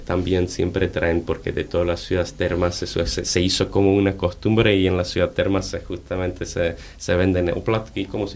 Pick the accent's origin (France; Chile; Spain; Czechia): Czechia; Ostrava, Moravian-Silesian Region; que ustedes saben que soy más del este, soy de Silesia, de Ostrava. Y bueno, Ostrava está entre Moravia y Silesia, miti miti.